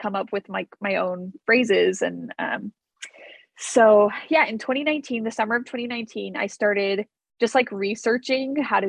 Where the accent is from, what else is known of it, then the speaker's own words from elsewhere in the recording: Virginia, United States; And I grew up in Virginia, so I was very close to DC.